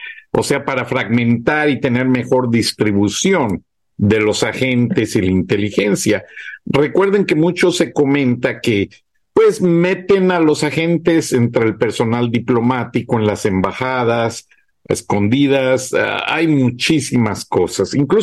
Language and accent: Spanish; Guanajuato, Mexico; incluso mi pueblo en Guanajuato